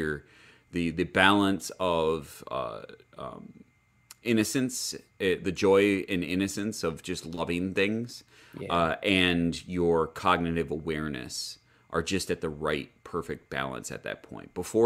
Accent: Detroit, Michigan, United States; Growing up in Metro Detroit and being a Detroit sports fan in general

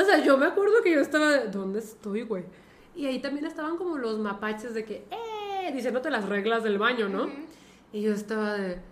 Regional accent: Mexico; nosotros somos mexicanos

